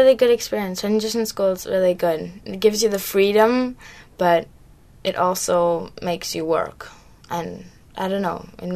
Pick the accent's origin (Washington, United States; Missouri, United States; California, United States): California, United States; Oroville; as a kid and growing up in Oroville is, like, really good